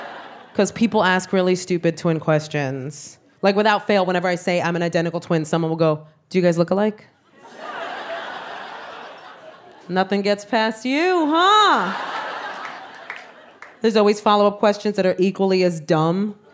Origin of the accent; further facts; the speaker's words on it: Bronx, New York, United States; I am Puerto Rican from the South Bronx.